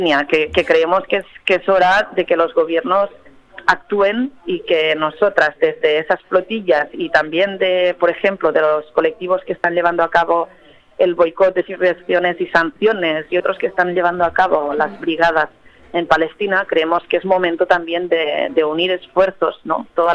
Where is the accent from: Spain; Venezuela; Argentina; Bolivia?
Spain; Barcelona, Catalonia; yo soy de Barcelona, de Cataluña